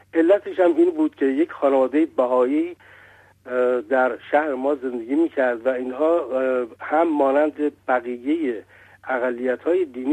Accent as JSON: {"language": "Persian", "country": "Iran", "said": "همه ما ایرانی هستیم"}